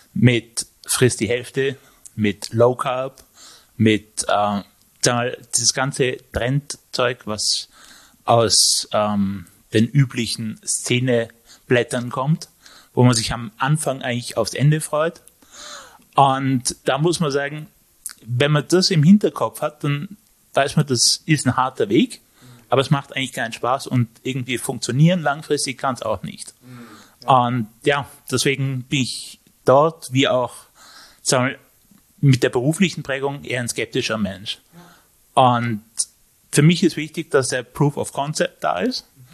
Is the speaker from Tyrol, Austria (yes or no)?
yes; Innsbruck, Tyrol, Austria; Ich bin aus Innsbruck